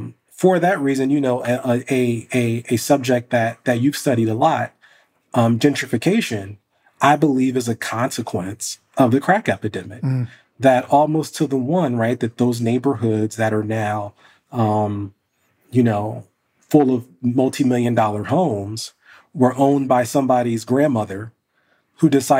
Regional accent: Columbus, Ohio, United States; You know, I grew up in Columbus, Ohio, and I was very, very poor growing up and raised by, you know, a single mom

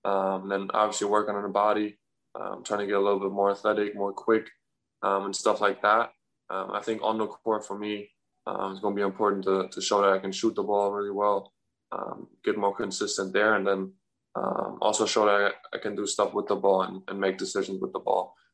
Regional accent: Germany; English is a second language; growing up in Germany

